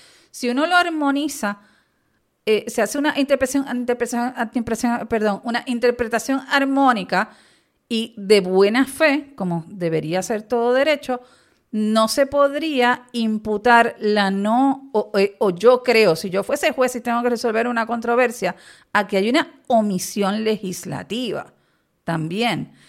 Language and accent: Spanish; Puerto Rico; siendo puertorriqueños, entendiendo, yo por lo menos creo que las playas son un bien público